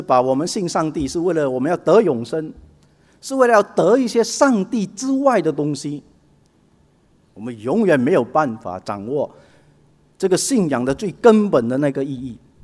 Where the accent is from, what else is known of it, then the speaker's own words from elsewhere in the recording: China; 我们中国人太多这一种经验式的，然后做一种价值判断。